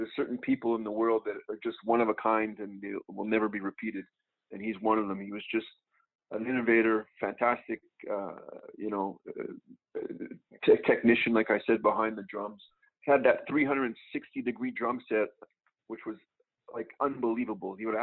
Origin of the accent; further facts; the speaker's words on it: Montreal, Quebec, Canada; I was raised in Montreal, so Montreal is a town where, especially when I was growing up, you had winter pretty much 8 months out of the year.